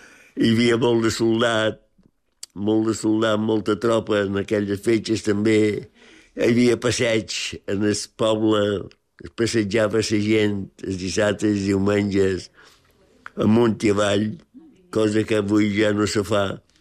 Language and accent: Catalan; Es Castell, Balearic Islands, Spain; Quan jo era petit, Es Castell era... Per jo era molt alegre, era molt agradable.